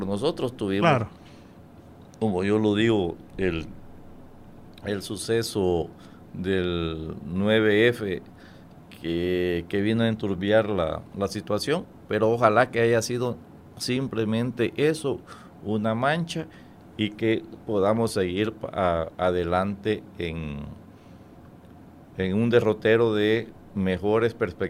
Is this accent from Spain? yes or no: no; El Salvador; pero soy salvadoreño